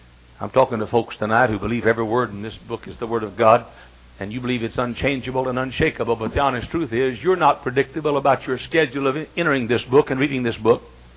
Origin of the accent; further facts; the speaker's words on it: Dallas, Texas, United States; I can remember when I was a little boy growing up in Fernwood Baptist Church in Dallas, Texas, church where I was saved